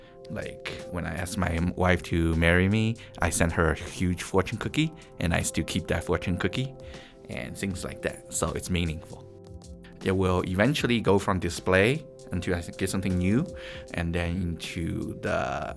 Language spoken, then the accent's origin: English; China; It's history, it's also part of me because I'm from China.